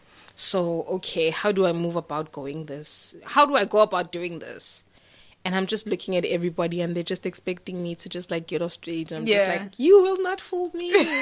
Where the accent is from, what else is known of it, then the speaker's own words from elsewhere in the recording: Johannesburg, Gauteng, South Africa; I'm from Joburg.